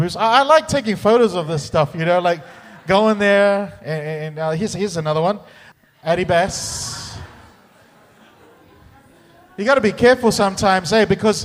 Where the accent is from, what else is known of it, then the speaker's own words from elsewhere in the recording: Auckland, New Zealand; also born or lived in Singapore; now in Australia; I grew up in Auckland, New Zealand. I'm Samoan by ethnicity I've been here for 3 years in Australia, but before that I lived in Singapore for 8 years, so I'm a Polynesian.